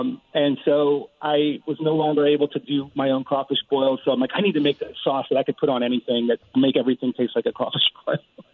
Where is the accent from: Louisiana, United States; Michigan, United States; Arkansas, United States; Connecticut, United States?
Louisiana, United States; New Orleans; moved away as an adult; now in New York, United States; I am from Louisiana. I am from New Orleans. I lived there for 22 years. I was born there. I left after college, after I graduated LSU. And I've been now in New York for 20 years.